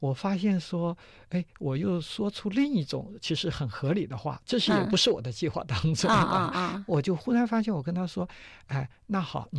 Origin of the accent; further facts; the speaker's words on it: China; 比如说像我生在新中国，长在红旗下